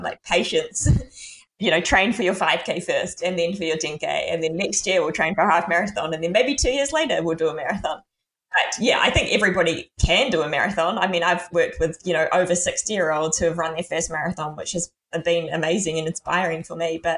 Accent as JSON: {"language": "English", "country": "New Zealand", "tie": "born or raised there", "said": "she's an amazing scientist who's actually based here in New Zealand, actually in my hometown, which is awesome."}